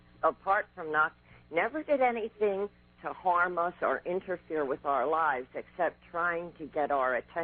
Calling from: Nanticoke, Pennsylvania, United States; I'm calling from Nanticoke, Pennsylvania, W-I-L-K land.

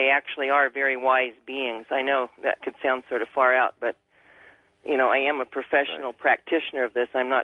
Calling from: Applegate, Oregon, United States; I'm calling from Applegate, Oregon.

